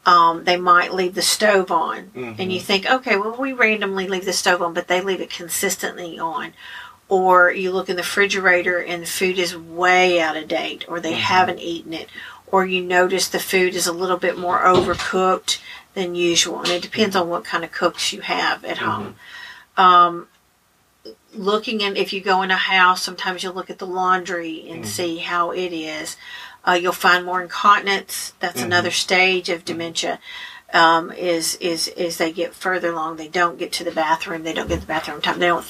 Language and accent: English; Martin, Tennessee, United States; Okay, I'm from Martin, Tennessee. Mm-hmm. Grew up here.